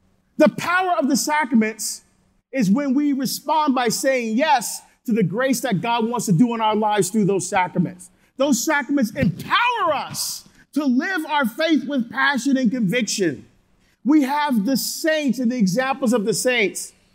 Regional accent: Barbados; born there

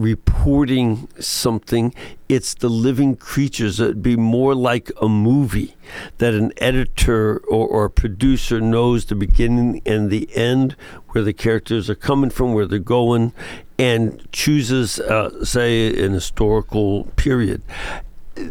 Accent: Chicago, Illinois, United States; One, Walter was from New York and I was from Chicago.

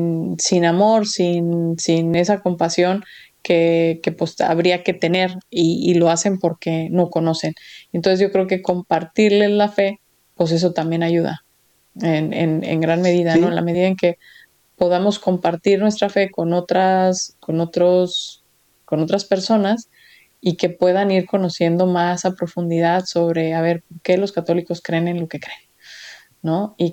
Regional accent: Mexico; lo digo por los que conozco en mi pueblo, no en México, me refiero, o sea, que andan de chapulines decimos en México

